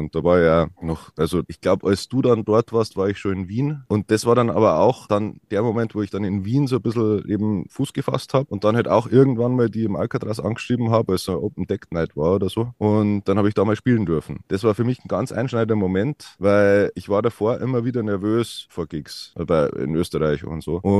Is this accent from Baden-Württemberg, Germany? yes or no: no; Bavaria, Germany; als Bayer kann man halt auch irgendwie so Sachen, die man nicht anfassen kann, schlecht akzeptieren.